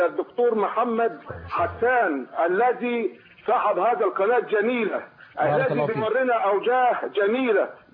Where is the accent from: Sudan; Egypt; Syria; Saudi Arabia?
Egypt; والله انا فخور ان انا مصري